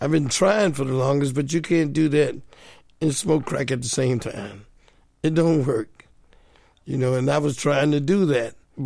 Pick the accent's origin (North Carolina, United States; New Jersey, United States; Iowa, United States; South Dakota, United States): New Jersey, United States; Like, I grew up in New Jersey when West Side Story, Hair, all of those, you know, Broadway plays was jumping off.